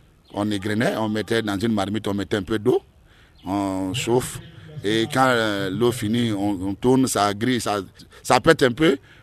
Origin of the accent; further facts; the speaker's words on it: Bada, Côte d’Ivoire; Bon, je suis né à Bada. C'est mon village.